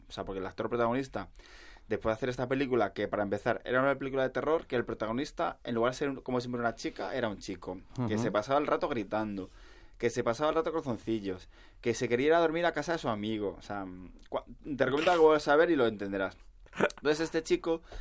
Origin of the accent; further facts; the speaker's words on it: Villanueva de los Infantes, Castilla-La Mancha, Spain; en mi pueblo, que es Villar de los Infantes